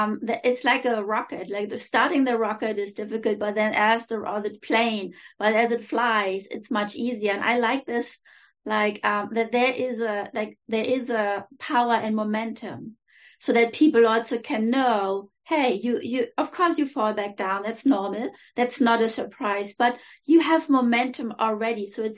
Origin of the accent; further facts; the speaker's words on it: United States; I'm an American personal trainer